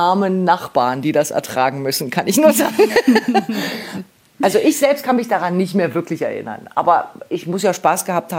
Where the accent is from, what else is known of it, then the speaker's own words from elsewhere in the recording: Cottbus, Brandenburg, Germany; Also ich bin wirklich in Cottbus aufgewachsen.